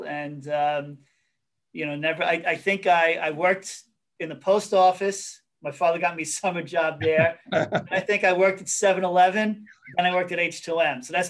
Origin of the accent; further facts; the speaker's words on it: Hicksville, New York, United States; So I grew up in Hicksville. My parents both worked for the US Postal Service. So we were a very blue collar family.